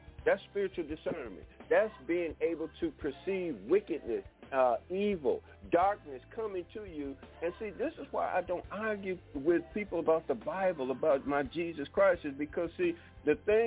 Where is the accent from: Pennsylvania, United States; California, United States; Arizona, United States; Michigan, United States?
Michigan, United States; Detroit; I realize that they had that same mentality, Tobias, that I had growing up in Detroit.